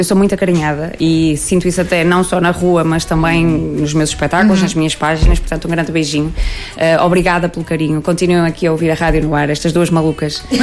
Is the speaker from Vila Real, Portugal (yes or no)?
no; Esposende, Braga, Portugal; also born or lived in Barcelos; Eu sou natural de Barcelos. A maior parte da minha família continua em Barcelos. Só os meus pais é que foram para Esposende quando eu era mais pequenina.